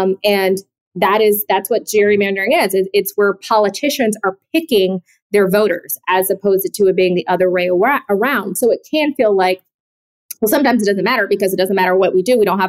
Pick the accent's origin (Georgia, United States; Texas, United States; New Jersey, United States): Georgia, United States; Atlanta; I'm from Atlanta. John Lewis was my congressman, like my entire life, basically.